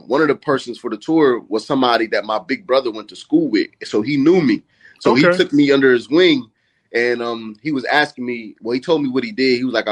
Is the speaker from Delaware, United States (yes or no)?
yes; Smyrna, Delaware, United States; I'm just a kid from a small town, man. I'm from Smyrna, Delaware, man. It's hard to even find it on the map.